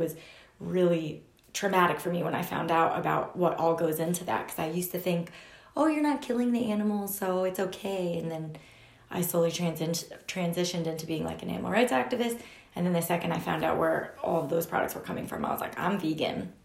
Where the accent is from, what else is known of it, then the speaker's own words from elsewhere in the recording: Pennsylvania, United States; I grew up in the Lehigh Valley. I did move around a little bit, but I ended up, you know, settling here and putting my roots down here.